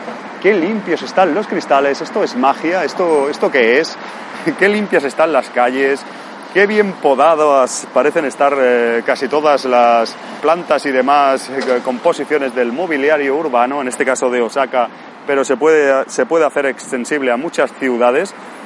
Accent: Barcelona, Catalonia, Spain; now in Japan; cuando vengo de mi país, cuando vengo de España, en este caso de Barcelona.

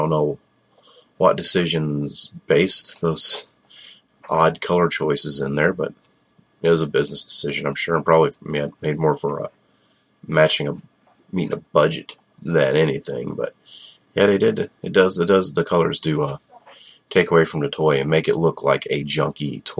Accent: Georgia, United States; And you're from Minnesota. I'm from Georgia.

